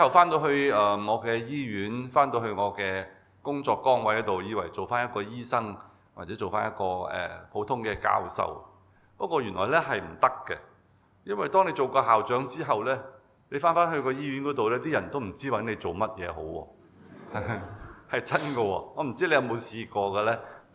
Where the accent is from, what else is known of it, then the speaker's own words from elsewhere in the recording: Hong Kong; moved away as an adult; 但是又放不放得下香港那麼多的朋友啊、家人啊，同埋自己所熟悉的工作的崗位呢？放不放得下自己的成長的地方，我的故鄉呢？咁但係我又覺得當時我58歲，但係我喺香港逗留咗3年